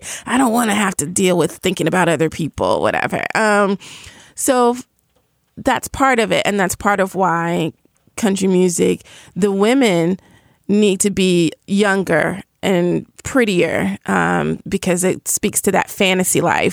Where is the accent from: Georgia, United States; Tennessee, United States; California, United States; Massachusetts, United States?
Tennessee, United States; Nashville; So I am from Nashville, which is, you know, home of country music, Music City, USA.